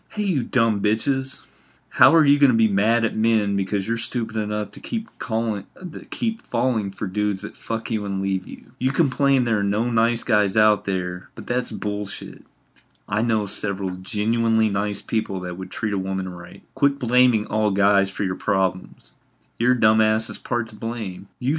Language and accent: English; Weatherford, Texas, United States; I guess she moved back senior year back to Weatherford, my hometown